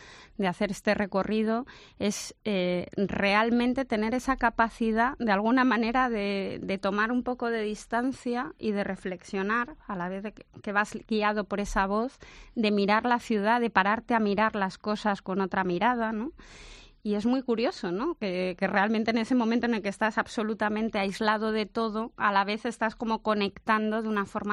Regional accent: Madrid, Community of Madrid, Spain; yo que soy madrileña, me han descubierto mi ciudad

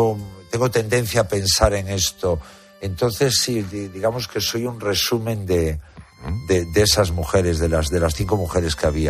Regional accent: Santiago de Compostela, Galicia, Spain; yo recuerdo la pandemia de heroína que había en mi pueblo, en Santiago de Compostela

